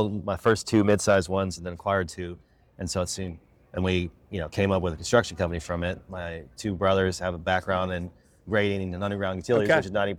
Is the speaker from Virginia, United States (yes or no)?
yes; Dale City, Virginia, United States; also born or lived in Fredericksburg; I grew up in Dale City in Fredericksburg as a kid for a few years.